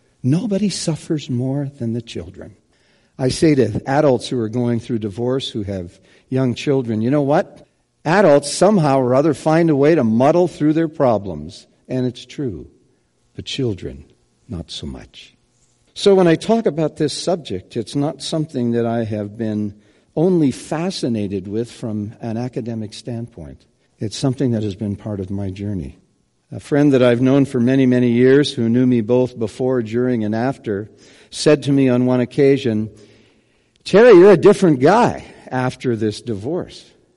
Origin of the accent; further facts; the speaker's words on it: Winnipeg, Manitoba, Canada; Growing up in Winnipeg, I don't even think the word was in our vocabulary.